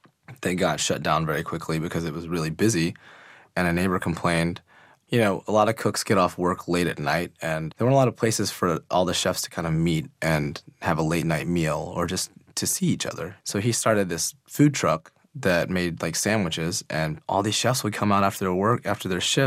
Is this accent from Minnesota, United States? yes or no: no; Oklahoma City, Oklahoma, United States; moved away as an adult; No, so I was adopted. I grew up in Oklahoma City from the age of 3 months to, like, around 19 years old.